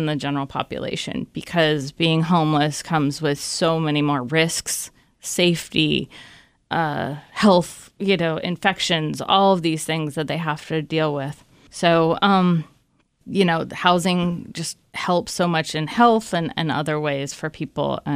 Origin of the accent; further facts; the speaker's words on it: Albuquerque, New Mexico, United States; So I grew up in Albuquerque, New Mexico, far away from here. But in high school, actually, I did a service project at a homeless shelter there.